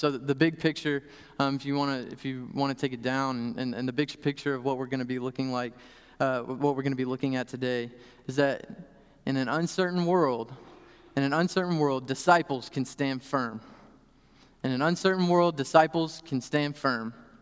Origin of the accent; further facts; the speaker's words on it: Shreveport, Louisiana, United States; also born or lived in Norman, Oklahoma; So I grew up in Shreveport, Louisiana. That's where I felt that call. Spent some time in Norman, Oklahoma, helping plant a church there.